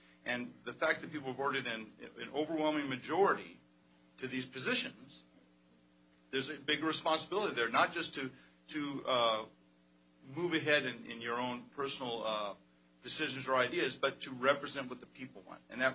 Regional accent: Black Diamond, Washington, United States; I'm from Black Diamond.

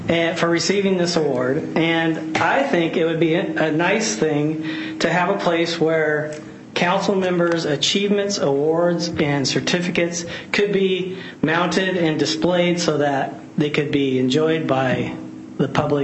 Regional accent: Maple Valley, Washington, United States; now in Black Diamond, United States; from Black Diamond. I grew up in Maple Valley, but I live in Black Diamond.

